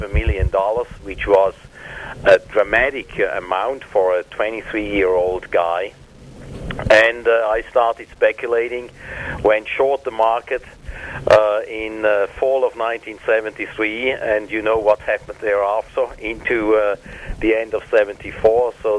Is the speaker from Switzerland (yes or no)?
yes; Switzerland; English is a second language; Oh, I grew up in Switzerland, in a small town. I went through all the schools.